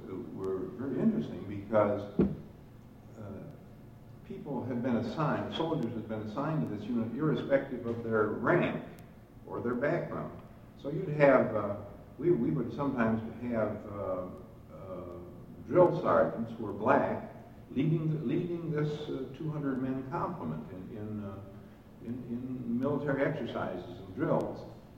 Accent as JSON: {"language": "English", "town": "Dearborn", "region": "Michigan", "country": "United States", "tie": "born or raised there", "said": "I mean, I remember growing up in Dearborn. My folks left a house at Woodward and Forest and bought a piece of land out in Dearborn and built a house."}